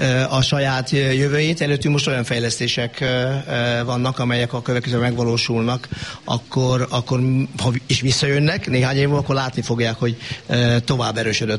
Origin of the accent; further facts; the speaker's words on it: Pápa, Veszprém County, Hungary; nem csak mi pápaiak vagyunk itt